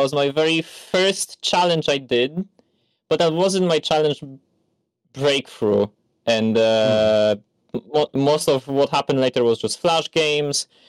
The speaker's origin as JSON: {"language": "English", "country": "Poland", "said": "And I'm from Poland. I don't really want to say exactly from where, but I'm from Poland."}